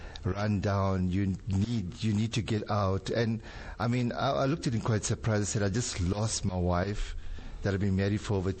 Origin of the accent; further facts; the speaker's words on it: Durban, KwaZulu-Natal, South Africa; also born or lived in Pietermaritzburg; I'm formerly from Natal, mm-hmm. Durban. We moved to Peter Marisburg in the 1980s. 1980 to 2001. I was there in, well, Peter Marisburg, Northdale. Moved up in 2001.